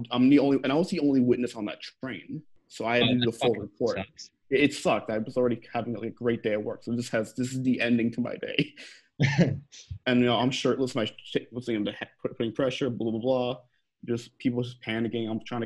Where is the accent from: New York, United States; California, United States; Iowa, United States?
New York, United States; It's, like, I prefer New York better. I'm from New York. I have trouble leaving.